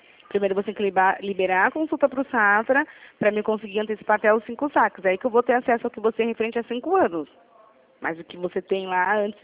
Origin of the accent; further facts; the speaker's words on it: Sorocaba, São Paulo, Brazil; Sou de Sorocaba.